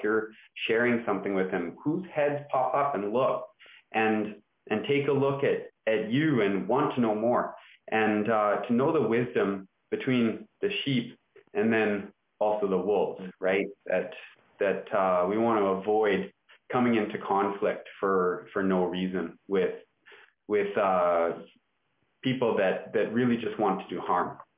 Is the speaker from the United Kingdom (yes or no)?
no; Burnaby, British Columbia, Canada; But the neighborhood where I grew up in Burnaby back in the 80s, and in South Burnaby, the 80s and 90s, wasn't the safest neighborhood.